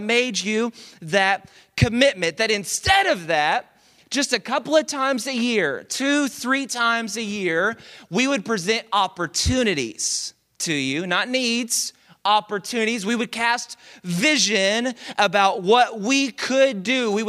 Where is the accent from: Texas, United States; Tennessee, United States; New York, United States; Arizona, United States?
Texas, United States; Dallas; now in Houston, United States; I'm originally from Dallas.